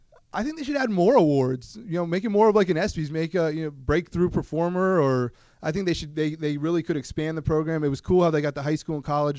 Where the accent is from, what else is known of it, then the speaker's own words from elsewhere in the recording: Washington, District of Columbia, United States; I'm from Washington, D.C.